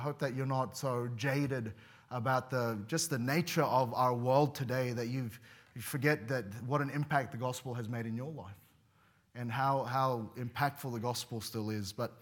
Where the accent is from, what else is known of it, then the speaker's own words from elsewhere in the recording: Plumpton, New South Wales, Australia; I had mentioned I grew up in Sydney, and he asked where, and of all the places, he asked where did I grow up, and I said Plumpton